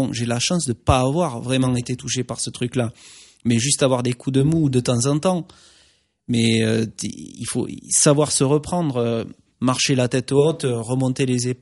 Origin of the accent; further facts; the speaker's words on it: Occitanie, France; moved away; surtout quand on vient du Gers. Excuse-moi, mais bon, moi j'adore mon département, la vie est superbe, le département est très beau.